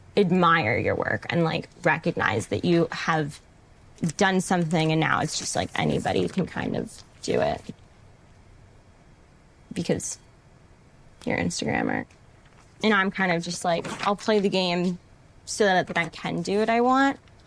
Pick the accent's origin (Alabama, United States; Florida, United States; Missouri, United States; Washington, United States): Florida, United States; Miami Beach; moved away as an adult; I grew up in Miami Beach. I moved to LA right after college to pursue my acting career.